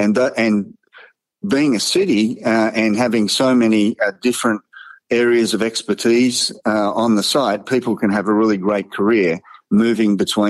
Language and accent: English; Australia; accent: Australian; now in Memphis, United States; Yeah, so in West Tennessee. I live in Memphis. As you can tell by my accent, I'm from Australia.